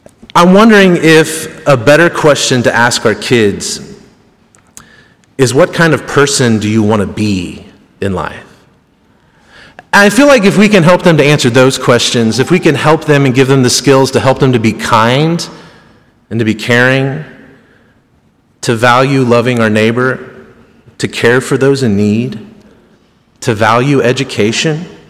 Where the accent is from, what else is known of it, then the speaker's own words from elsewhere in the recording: Hannibal, Missouri, United States; And I am mostly from Hannibal my whole life. I've done a couple stints elsewhere, but I was raised here.